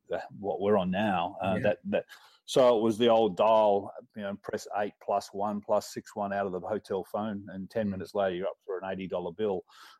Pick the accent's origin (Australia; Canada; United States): Australia; Adelaide, South Australia; I come from Adelaide, born and bred.